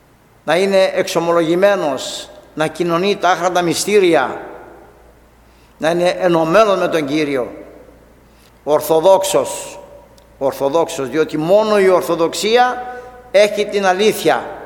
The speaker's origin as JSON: {"language": "Greek", "town": "Chios", "region": "North Aegean", "country": "Greece", "said": "Είμαι Χιώτης και ξέρω πολύ καλά τι έγινε στη Χίο, στο νησί μας."}